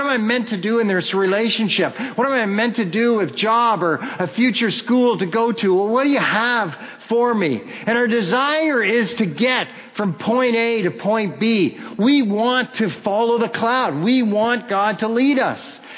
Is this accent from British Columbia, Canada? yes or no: no; Kitchener, Ontario, Canada; I grew up in Kitchener, Ontario